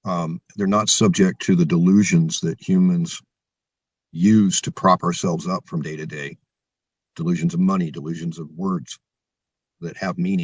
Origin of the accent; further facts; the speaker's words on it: Montana, United States; I'm from Montana, okay? And I grew up in a time when nobody really had an answer for any of this.